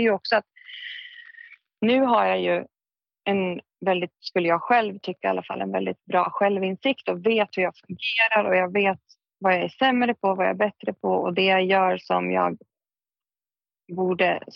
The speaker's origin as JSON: {"language": "Swedish", "town": "Fagersta", "region": "Västmanland County", "country": "Sweden", "tie": "born or raised there", "said": "jag kan inte bo i Fagersta där jag kommer från hos pappa, för att trivs inte där. Mm. När jag växte upp där så kände jag bara att jag måste därifrån."}